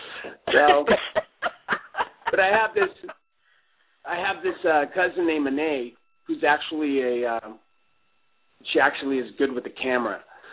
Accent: San Pedro, California, United States; I grew up in San Pedro, and... I went to college, I went to college at SC, which is also

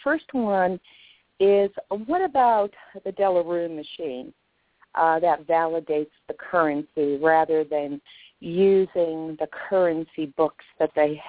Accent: Virginia, United States; I'm from Virginia.

